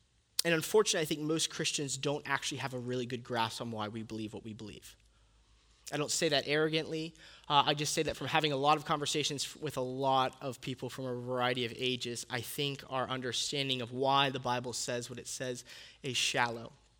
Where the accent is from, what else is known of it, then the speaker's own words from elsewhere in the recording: Pittsburgh, Pennsylvania, United States; I'm from Pittsburgh, Pennsylvania, but I actually do believe I was from Texas.